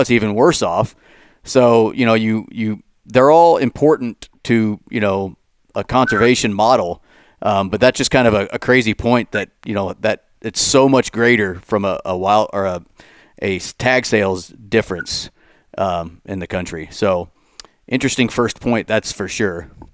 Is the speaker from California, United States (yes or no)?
no; Missouri, United States; obviously we're from Missouri and so has Ben. And we all know that, like, Missouri's got some awesome public land.